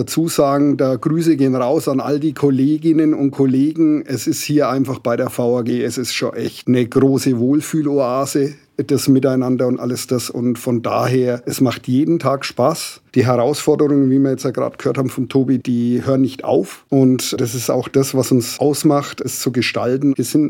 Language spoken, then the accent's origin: German; Nuremberg, Bavaria, Germany; born there; als gebürtiger Nürnberger